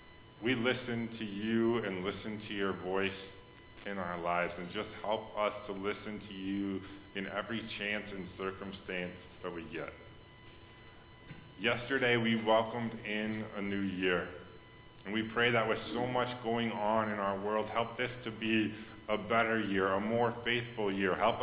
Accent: Watertown, Wisconsin, United States; Wisconsin as well, my home state, actually gonna maybe involved in some places close to Watertown where I grew up as well.

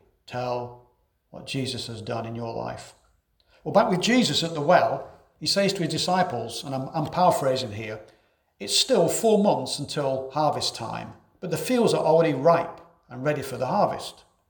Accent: England, United Kingdom; I grew up in England

